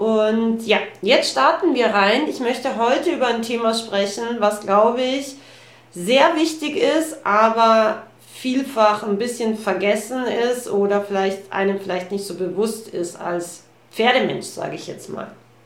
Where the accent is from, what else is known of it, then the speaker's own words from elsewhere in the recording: Austria; Bei uns in Österreich gibt es so einen Spruch